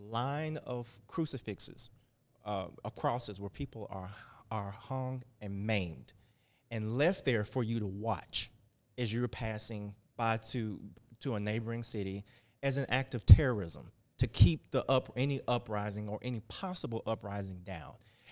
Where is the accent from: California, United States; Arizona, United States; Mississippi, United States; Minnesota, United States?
Mississippi, United States; we went to Mississippi, my hometown, this past summer